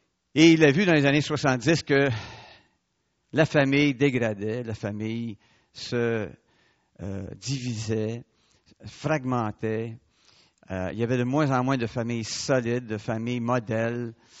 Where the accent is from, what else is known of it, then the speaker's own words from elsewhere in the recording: Montreal, Quebec, Canada; born there; Je suis un Montréalais. Je suis né à Montréal en ville, comme disait ma mère. Là, j'habite en banlieue, je suis un Lavalois, mais je suis un Montréalais.